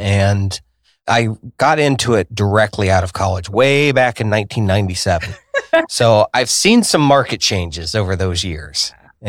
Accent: Indianapolis, Indiana, United States; born there; So I was born here in Indianapolis on the north side

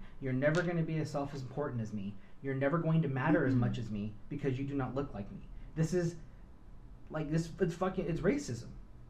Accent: California, United States; I grew up in Southern California.

